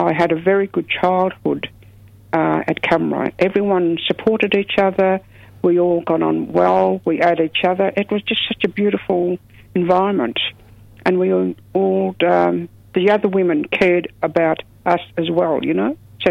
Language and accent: English; Cummeragunja, New South Wales, Australia; I'm originally from Cummeragunja. I'm a Yorta Yorta woman, also Wimba Wimba elder. Yes, and I grew up at Cummeragunja.